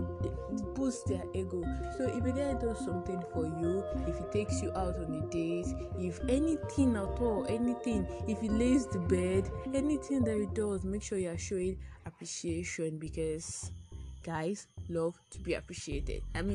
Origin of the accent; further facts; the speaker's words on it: Nigeria; accent: Nigerian Yoruba; I'm a Nigerian. I am Yoruba. I have the Nigerian Yoruba accent